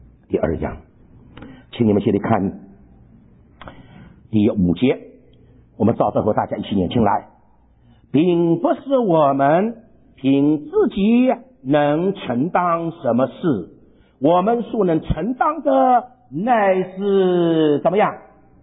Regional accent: China; 因为我中国人

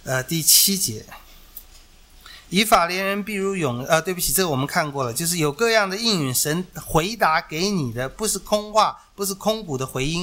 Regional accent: China

